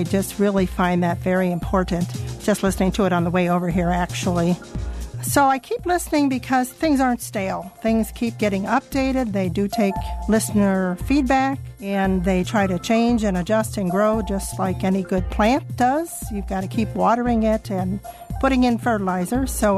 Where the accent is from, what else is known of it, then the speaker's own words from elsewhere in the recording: Eau Claire, Wisconsin, United States; from Eau Claire, Wisconsin.